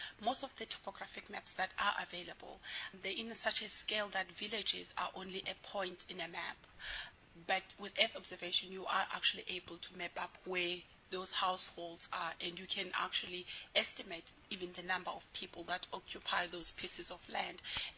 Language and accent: English; Eastern Cape, South Africa; I'm from the Eastern Cape in South Africa. I grew up in the villages, but I was lucky enough to have an educated family.